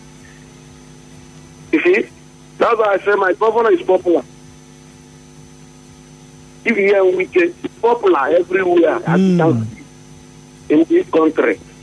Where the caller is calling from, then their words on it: Isiokpo, Rivers, Nigeria; I'm calling from Isiokpo.